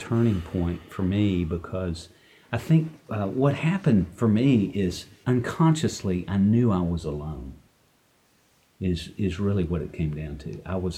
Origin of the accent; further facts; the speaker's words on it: Alabama, United States; I was born in Alabama and raised in a home with 2 parents.